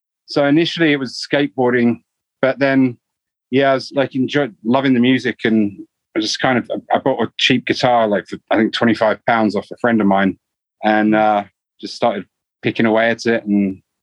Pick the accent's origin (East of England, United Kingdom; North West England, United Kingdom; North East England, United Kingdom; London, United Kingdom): London, United Kingdom; also born or lived in Southwest Wales; I was born in Wales, Southwest Wales, because dad was Welsh. Mum's from London. So I was born in Southwest Wales, and then they moved to London when I was about 2 years old. So it's Southwest London, Wimbledon area. And yeah, I was there until, I guess, 2004.